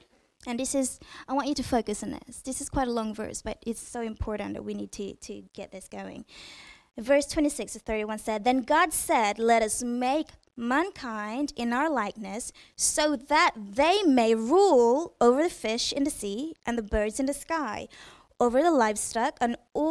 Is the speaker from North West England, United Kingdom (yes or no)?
no; London, United Kingdom; also born or lived in Kent; So growing up in London, we had to live in Kent for like 6 months and then move back to London.